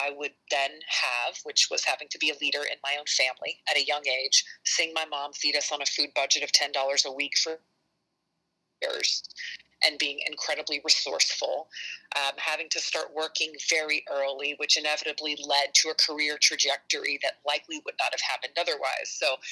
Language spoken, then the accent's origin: English; Jacksonville, Florida, United States; And it really covers growing up in Jacksonville. I'm the oldest of three girls.